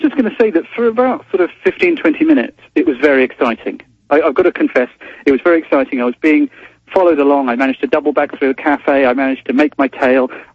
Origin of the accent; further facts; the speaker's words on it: England, United Kingdom; obviously, as an English guy, middle class, well brought up by my middle class parents.